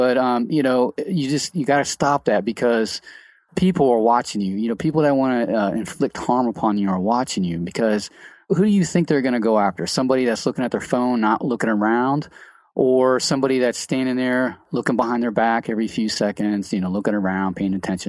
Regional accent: Cincinnati, Ohio, United States; I'm from Cincinnati.

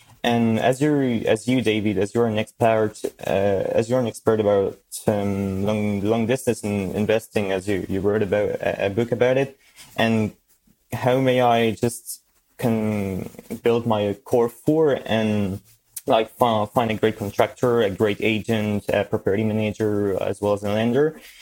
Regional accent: France; I'm from France. I live in France, just about a kilometer away from the German border. And so my question is, as I'm an 18-year-old boy from France, and so a foreign citizen

